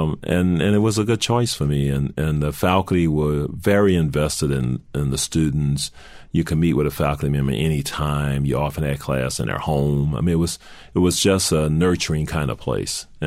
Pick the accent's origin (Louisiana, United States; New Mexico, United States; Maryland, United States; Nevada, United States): Louisiana, United States; New Orleans; But yeah, so, I'm from New Orleans, so that all that stuff kind of, means a little something to me.